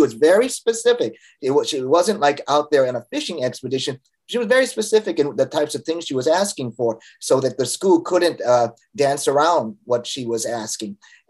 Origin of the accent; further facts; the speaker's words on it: California, United States; here in my home state of California